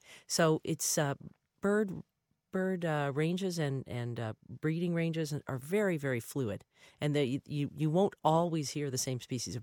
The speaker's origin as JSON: {"language": "English", "town": "Richmond", "region": "Virginia", "country": "United States", "tie": "born or raised there", "said": "I grew up in Richmond, Virginia, and I miss mockingbirds terribly, too."}